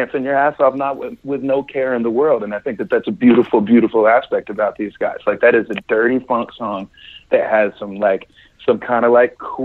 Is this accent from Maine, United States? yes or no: yes; Maine, United States; also born or lived in Brooklyn; I grew up in Maine. I lived in Brooklyn for a long time.